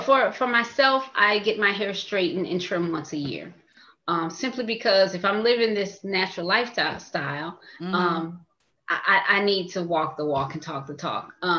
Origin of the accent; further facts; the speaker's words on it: Louisiana, United States; I'm from Louisiana, so I'm never going to ever stop eating pork.